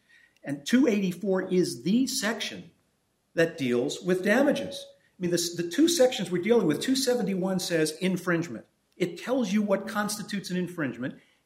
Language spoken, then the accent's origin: English; New York City, New York, United States; born there; I was born in the Bronx